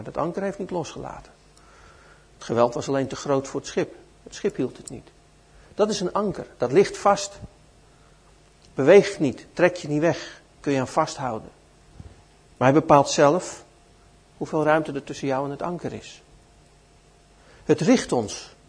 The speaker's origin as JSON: {"language": "Dutch", "country": "Netherlands", "said": "Wij komen tenslotte uit Nederland. Wij weten hoe dat moet met water."}